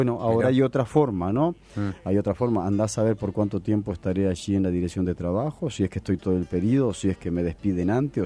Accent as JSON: {"language": "Spanish", "region": "Canelones", "country": "Uruguay", "said": "en este caso Canelones, pues soy canario, porque conozco Canelones"}